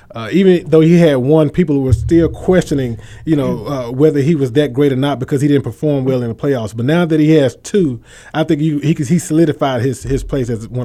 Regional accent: Memphis, Tennessee, United States; And for me, I'm from Memphis, Tennessee. So from Tennessee, he played at Tennessee.

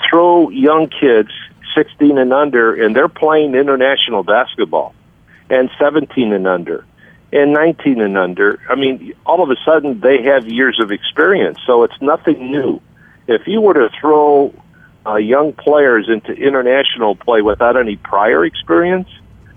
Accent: Chicago, Illinois, United States; You know, elderly Chicago kids. But, you know, he's from the Polish neighborhood. I'm from the Italian neighborhood.

